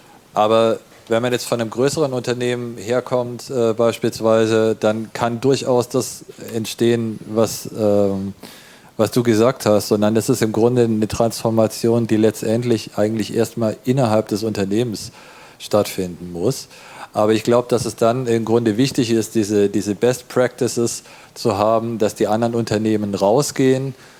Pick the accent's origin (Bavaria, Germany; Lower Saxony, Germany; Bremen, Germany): Lower Saxony, Germany; Braunschweig; aus meiner Heimatstadt Braunschweig